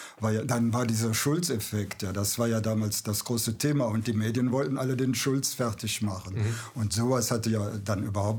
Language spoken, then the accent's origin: German; Aachen, North Rhine-Westphalia, Germany; Ich bin ja Aachener.